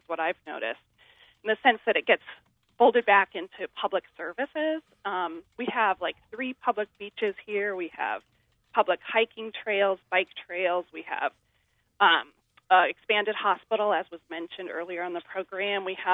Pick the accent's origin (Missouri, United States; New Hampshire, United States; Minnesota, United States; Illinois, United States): New Hampshire, United States; Wolfeboro; Yeah, I grew up in Wolfboro, and my mother still lives here.